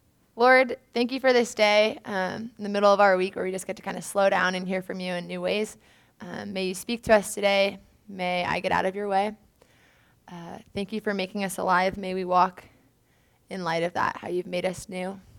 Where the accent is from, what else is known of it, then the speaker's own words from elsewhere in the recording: California, United States; Like, I'm from Southern California.